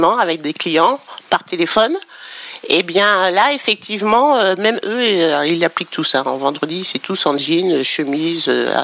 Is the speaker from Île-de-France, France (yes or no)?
no; Normandy, France; moi, j'ai grandi en Normandie, mais on avait toujours un œil sur Paris